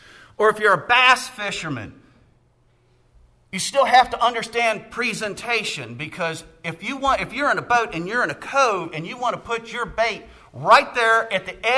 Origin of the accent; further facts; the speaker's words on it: Staunton, Virginia, United States; I grew up just outside of Stanton on what's called Old New Hope Road.